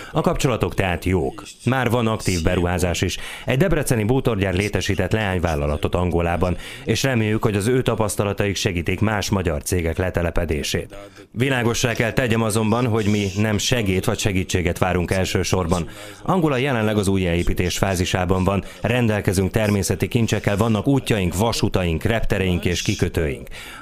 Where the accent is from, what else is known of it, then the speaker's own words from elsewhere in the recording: Namibia; a Namibiával, ahonnan én is származom